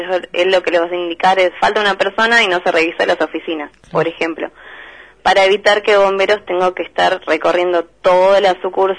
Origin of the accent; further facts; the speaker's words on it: Buenos Aires, Argentina; Nosotros somos de Buenos Aires